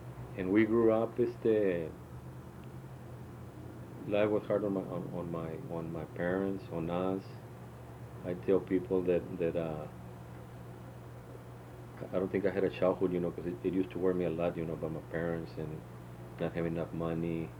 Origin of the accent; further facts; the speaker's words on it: Crystal City, Texas, United States; I was born and raised here in Crystal City, yes.